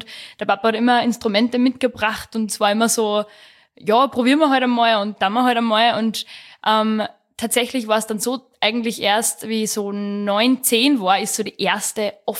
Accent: Rechberg, Upper Austria, Austria; Ich komme aus Rechberg im Müllviertel, da in der Nähe von Perg. Bin am Land aufgewachsen

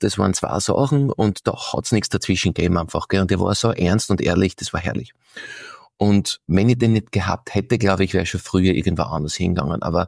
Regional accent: Austria; Und du musst dich behaupten als Österreicher, weil ich war damals 2008 der Skifahrer und einfach der Lederhosen daheim hat

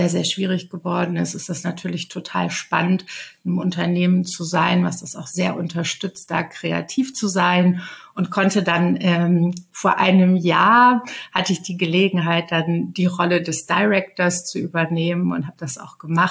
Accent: Aachen, North Rhine-Westphalia, Germany; moved away as an adult; now in Hamburg, Germany; Ich bin jetzt 45 Jahre alt. Ich bin vor 10 Jahren nach Hamburg gekommen und komme ursprünglich aus Aachen. Es ist eine deutlich kleinere Stadt als Hamburg, im Westen auch etwas beschaulicher.

